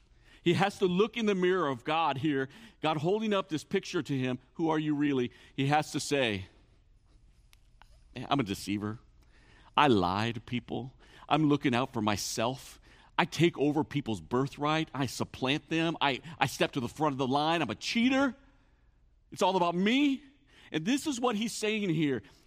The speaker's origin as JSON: {"language": "English", "region": "Iowa", "country": "United States", "tie": "born or raised there", "said": "Guys, I grew up in Iowa wrestling. I think everyone born in Iowa wrestles."}